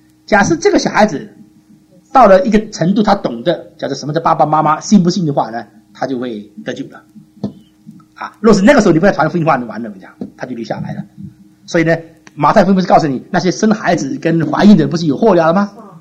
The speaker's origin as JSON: {"language": "Chinese", "country": "China", "said": "那么我们中国人的观念说“养儿防老，积谷防饥 ”"}